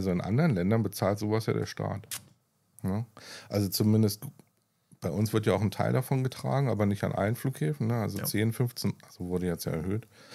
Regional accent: Berlin, Germany; wir sind ja nur als Berliner

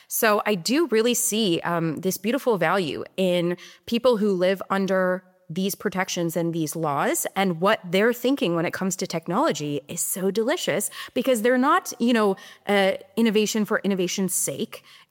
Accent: United States; And I feel grateful as an American that I get to be here.

